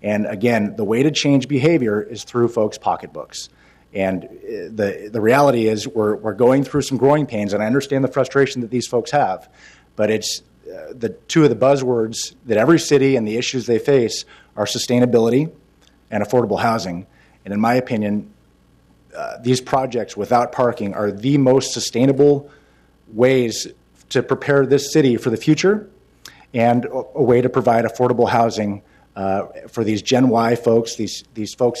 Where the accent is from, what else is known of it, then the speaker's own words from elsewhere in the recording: Seattle, Washington, United States; I'm from Seattle. We've funded a lot of developments up in Seattle.